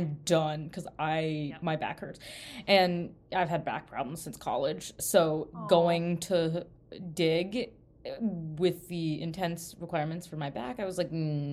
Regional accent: Chicago, Illinois, United States; When I was little, I grew up in Chicago

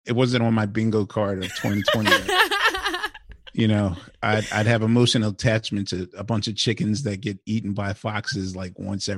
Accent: Philadelphia, Pennsylvania, United States; I'm from West Philly. So West and Southwest Philly are kind of like where my, and Center City, of course, is like where my DNA is implanted.

